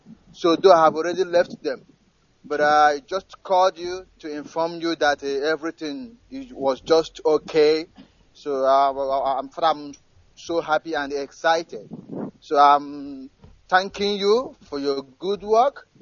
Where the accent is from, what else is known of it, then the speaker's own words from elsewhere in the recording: Imo, Nigeria; now in Madrid, Spain; So I came from Omujoka, Amere, Oru East.